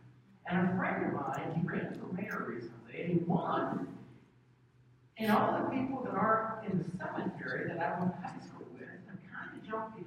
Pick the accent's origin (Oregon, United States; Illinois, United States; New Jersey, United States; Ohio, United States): Ohio, United States; East Liverpool; I drove back to my hometown of East Liverpool.